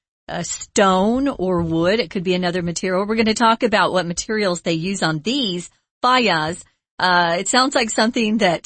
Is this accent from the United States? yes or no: yes; Arizona, United States; my home country or my home state, Arizona. It's very dry, very hot.